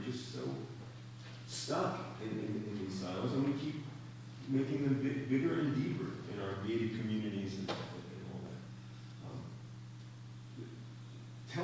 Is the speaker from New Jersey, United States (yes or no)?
no; New York, United States; living here, you know, my transition from being a New Yorker and realizing that people are conflict diverse.